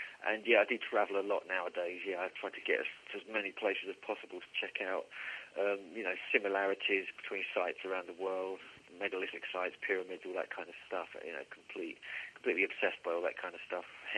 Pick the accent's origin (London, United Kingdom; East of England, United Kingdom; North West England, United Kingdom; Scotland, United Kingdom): East of England, United Kingdom; Wandlebury; it was my hometown near Cambridge.